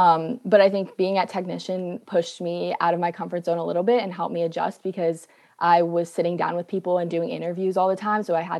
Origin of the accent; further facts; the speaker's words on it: Charlotte, North Carolina, United States; I'm from Charlotte, so that's where I came from.